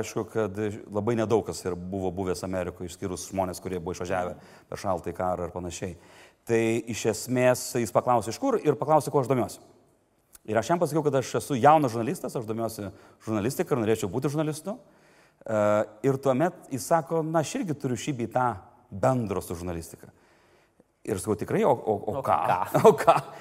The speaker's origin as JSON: {"language": "Lithuanian", "town": "Panevėžys", "region": "Panevėžys County", "country": "Lithuania", "tie": "born or raised there", "said": "Panevėžio balso numerį. Sakau, čia yra mano gimtojo miesto laikraštis."}